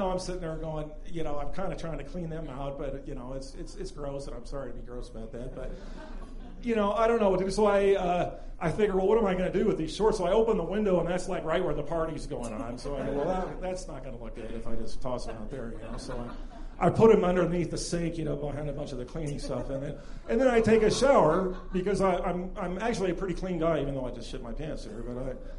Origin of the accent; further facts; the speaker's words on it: Denver, Colorado, United States; well, I'm actually from Denver. I think I'm supposed to stay with you guys.